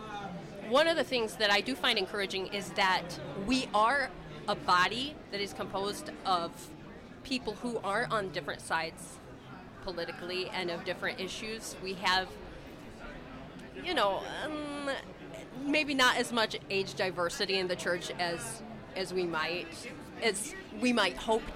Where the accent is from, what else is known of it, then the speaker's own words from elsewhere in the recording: Niles, Michigan, United States; Yeah, I'm from Niles, Michigan, but I'm connected with Evangel Heights United Methodist in South Bend.